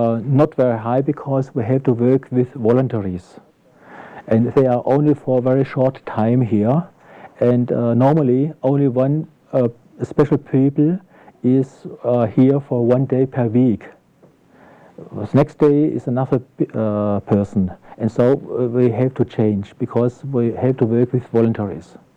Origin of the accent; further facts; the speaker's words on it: Baden-Württemberg, Germany; I was born in Waadtland in Germany, but my parents are coming from Bessarabia. My father was born in Tatabonar, my mother in Sharbo. I went to school here in Württemberg.